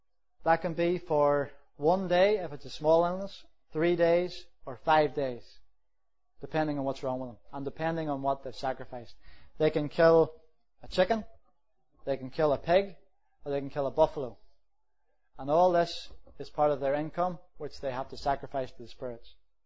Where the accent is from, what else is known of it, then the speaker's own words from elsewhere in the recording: Northern Ireland, United Kingdom; I'm a bit slow, I'm from Northern Ireland.